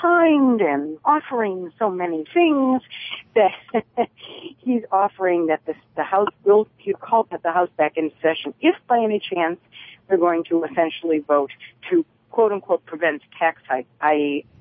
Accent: Ohio, United States; My home state, the great state of Ohio, as I like to call it.

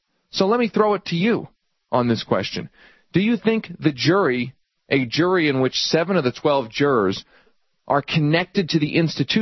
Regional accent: Pennsylvania, United States; I grew up outside of Philadelphia.

